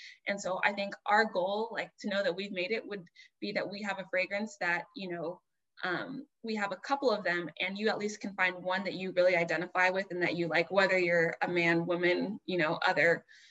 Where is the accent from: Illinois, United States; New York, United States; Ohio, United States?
Ohio, United States; now in Boston, United States; So I am from Ohio, born and bred, moved around a lot, and right now I'm living in Boston